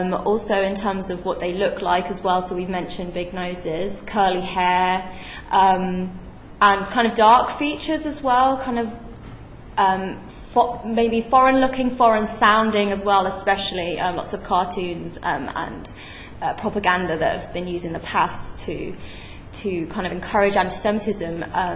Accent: Birmingham, West Midlands, United Kingdom; So I grew up in Birmingham. So it was a very, very small Jewish community, and is getting smaller as we speak.

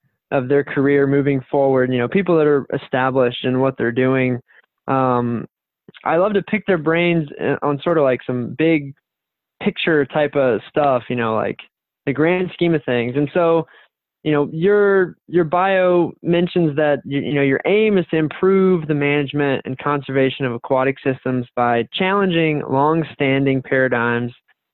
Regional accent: Southeast, United States; growing up in the Southeast, well, historically we would have, you know, striped bass runs, but the major watershed closest to me, the Savannah River watershed, had various dams along it

